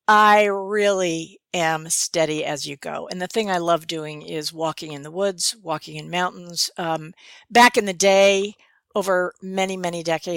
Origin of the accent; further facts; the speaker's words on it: California, United States; I would have to say in the Sierras. I was raised in California.